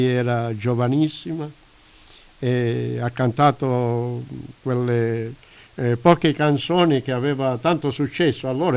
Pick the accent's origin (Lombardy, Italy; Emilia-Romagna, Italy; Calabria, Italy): Calabria, Italy; moved away; un'altra calabrese doc. Io, a riguardo questa cantante, ricordo quando ero giovanissimo, ancora in Italia